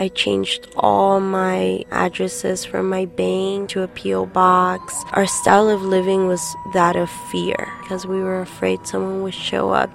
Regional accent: Hollywood, California, United States; Holly, Holly, Hollywood. That's my neighborhood. I grew up in Hollywood, core years.

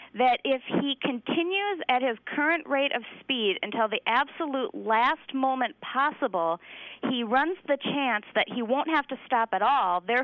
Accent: Litchfield, Connecticut, United States; I am from Litchfield, Connecticut.

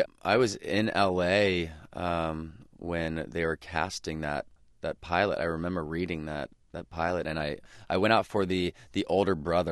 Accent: Idaho, United States; throughout my entire life growing up in Idaho

